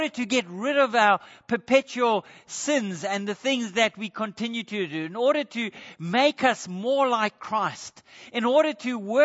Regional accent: South Africa; Now, I grew up in South Africa

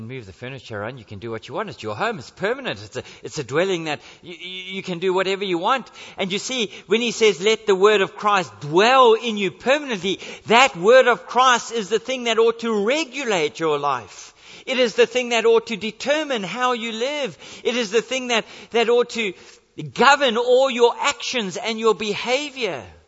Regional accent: South Africa; now in Australia; When Janice and I, before we emigrated from South Africa to Australia, we lived for 6 months in the home of a lady in the church

